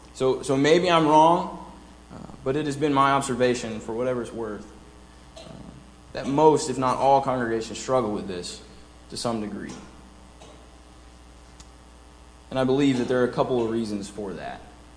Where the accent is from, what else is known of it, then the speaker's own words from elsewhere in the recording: Beaumont, Texas, United States; I've seen it at home where I grew up at Northwest in Beaumont, and I've seen it at Twin City where I worshiped in College Station.